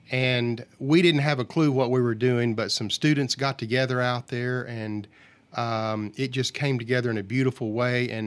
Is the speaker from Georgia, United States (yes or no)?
no; Asheville, North Carolina, United States; Well, I grew up here in the Asheville area and loved my life here growing up, and I was gone for 20 years after I graduated from college and went all over the nation.